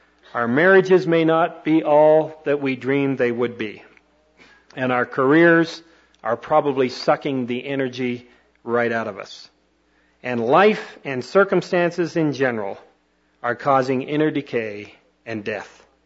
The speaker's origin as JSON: {"language": "English", "country": "Canada", "tie": "born or raised there", "said": "I'm a hockey puck. I grew up in Canada. I'm not an educated person at all."}